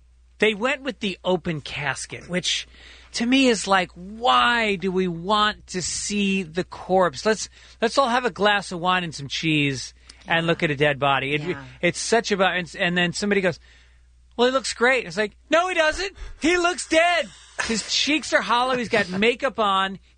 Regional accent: Ireland; I'm Irish. You know what? We can smile and joke our way through that.

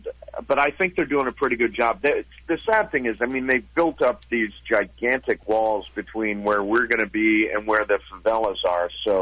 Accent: United States; It's fun, but I'm an American. I'm staying stateside.

